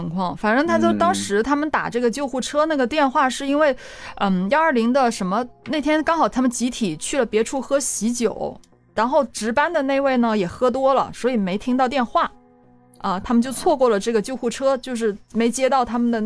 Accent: Guangdong, China; 香港人，香港人呢其实比我们广东人会更迷信。

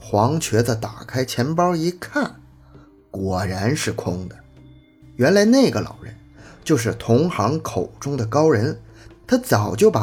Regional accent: Harbin, Heilongjiang, China; 一说这个哈尔滨车站，我真是很亲切啊，因为我就是哈尔滨人。

